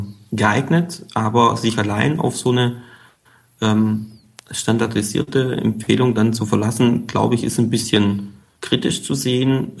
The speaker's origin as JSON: {"language": "German", "region": "Baden-Württemberg", "country": "Germany", "tie": "born or raised there", "accent": "Swabian", "said": "Eigentlich bin ich gebürtiger Schwabe, kommt immer mal wieder durch, stimmlich."}